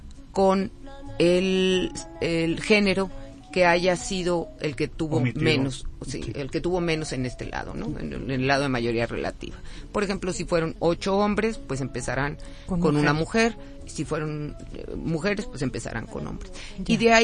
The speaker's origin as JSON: {"language": "Spanish", "country": "Mexico", "said": "somos más mujeres como población mexicana"}